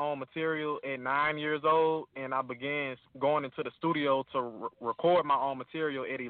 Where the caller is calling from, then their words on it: Shreveport, Louisiana, United States; I'm coming out of Shreveport, Louisiana.